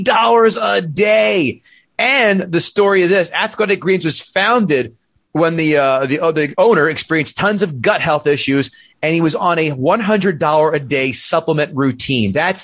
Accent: New Jersey, United States; Because I grew up in Jersey and fun is outlawed on the beach in Jersey.

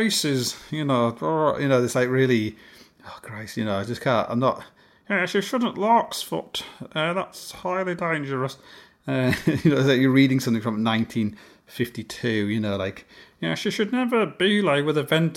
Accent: Canada; in brackets, I'm Canadian

